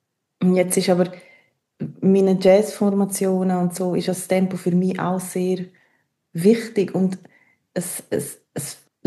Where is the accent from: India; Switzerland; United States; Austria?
Switzerland; Graubünden; Ich bin im Engadin aufgewachsen und habe dann hier im Unterland studiert.